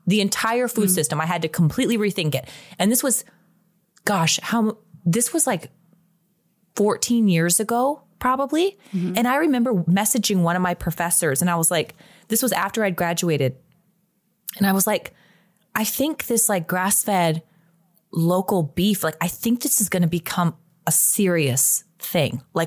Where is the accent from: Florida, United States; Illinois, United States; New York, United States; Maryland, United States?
Illinois, United States; Chicago; I'm from Chicago. I'm going to tell you like it is.